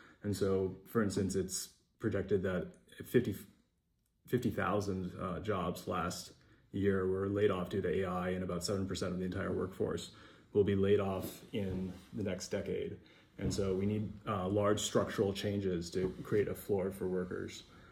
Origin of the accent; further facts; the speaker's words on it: Sherborn, Massachusetts, United States; So I grew up in the district. I grew up in Sherburn, Massachusetts. I'm a product of public education. I went to Dover Sherburn Regional High School.